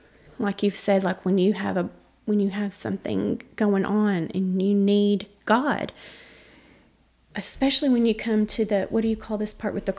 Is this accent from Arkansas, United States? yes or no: yes; Lone Oak, Arkansas, United States; accent: country; And I've grown up in church in a little old country, as you can tell from my accent, little old country church out in Lone Oak, Arkansas.